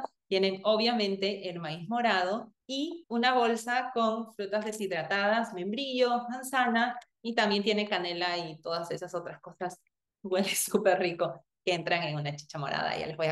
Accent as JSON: {"language": "Spanish", "country": "Peru", "tie": "born or raised there", "moved": "as an adult", "lives_now": "United States", "said": "yo nací y crecí en Perú, pero yo nunca aprendí a ser una adulta en Perú, es decir, tener responsabilidades de adulta. Porque cuando yo me mudé a Estados Unidos, yo tenía 22, 23 años, actualmente tengo 32 años, y pues aún vivía con mis papás"}